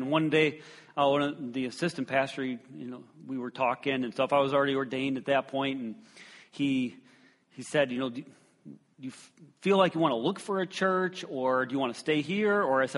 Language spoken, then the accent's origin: English; Illinois, United States; But I grew up in Illinois. My dad pastored at Villa Park Bible Church until I was about 7 or 8, and then we moved to Quinton Road Bible Baptist Church